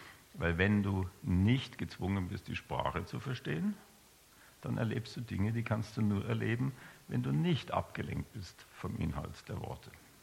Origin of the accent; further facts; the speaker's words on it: Munich, Bavaria, Germany; moved away as an adult; now in Switzerland; ursprünglich komme ich nicht aus der Schweiz, also ursprünglich bin ich in München geboren und aufgewachsen, aber dann irgendwann mal studienmäßig ausgewandert und 76 in der Schweiz gelandet